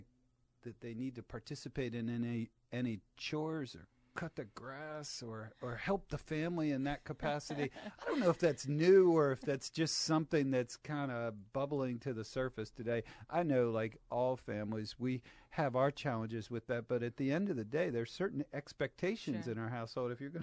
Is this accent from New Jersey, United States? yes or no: no; Bethesda, Maryland, United States; I grew up in Bethesda, Maryland, and was involved in a lot of different activities.